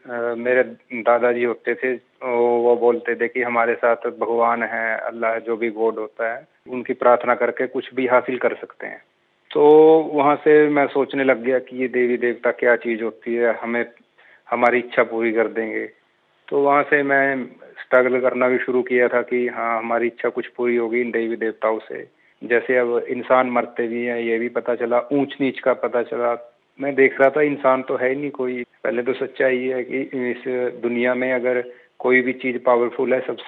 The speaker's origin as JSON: {"language": "Hindi", "town": "Tohana", "region": "Haryana", "country": "India", "said": "मैं हरियाणा में टोहाना का रहने वाला हूँ, फतेहाबाद डिस्ट्रिक्ट में। मैम ये हमारा जो शहर है पंजाब और हरियाणा के बॉर्डर के पास ही पड़ता है"}